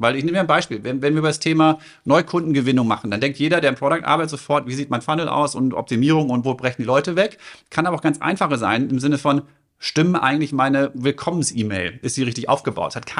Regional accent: North Rhine-Westphalia, Germany; ich bin im Ruhrgebiet groß geworden. Das war kein Volkssport da.

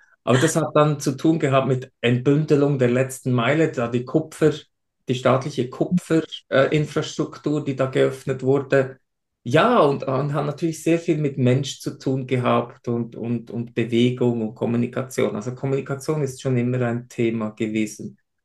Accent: Switzerland; accent: Swiss; wahrscheinlich auch meinen Schweizer Akzent, da ich Schweizer bin ursprünglich.

